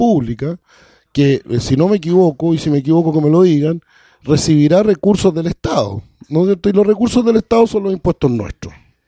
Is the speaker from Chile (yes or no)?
yes; Chile; No, señor, primero no me habla a mí desde el Olimpo porque yo soy chileno